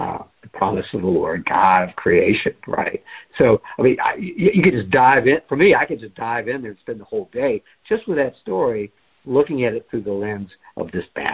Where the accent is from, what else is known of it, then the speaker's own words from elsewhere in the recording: United States; because I'm an American, and I have some privilege.